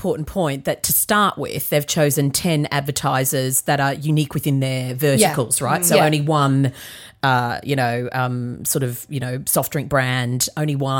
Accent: Australia; accent: Australian; I'm going to blame it on my Australian accent.

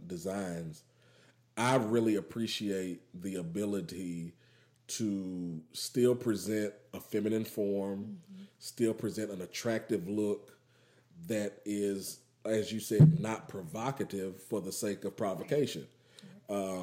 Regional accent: Zimbabwe; I'm just Zimbabwean. That's it. It's nothing.

